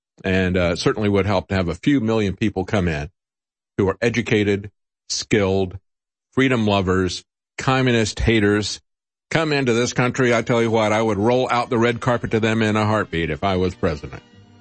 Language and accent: English; Florida, United States; I saw this growing up in Florida, people who had fled communist Cuba